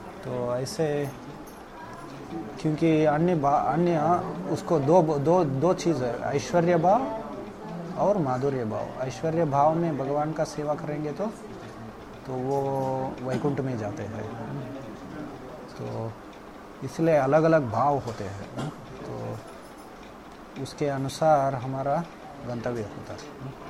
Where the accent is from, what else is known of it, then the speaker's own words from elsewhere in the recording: Belgaum, Karnataka, India; मैं और मूलतः बेलगम से हूँ, कर्नाटक। लोग कोई बोलते हैं महाराष्ट्र में है, कोई कर्नाटक। कर्नाटक में है लेकिन मराठी ज़्यादा बोलते हैं लोग।